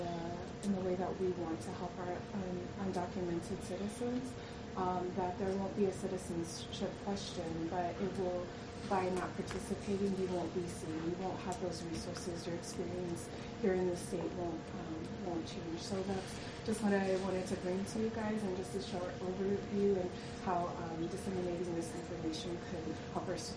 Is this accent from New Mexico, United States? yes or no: yes; New Mexico, United States; growing up in New Mexico, being a native of New Mexico, if I can use that word